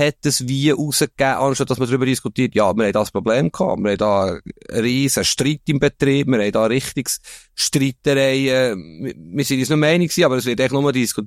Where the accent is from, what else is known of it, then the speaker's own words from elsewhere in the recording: Bern, Switzerland; Ja, also, ich bin ja Berner